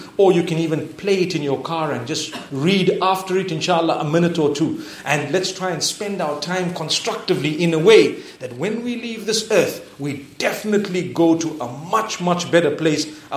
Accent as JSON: {"language": "English", "country": "Pakistan", "said": "I come from Pakistan. We don't ever say that."}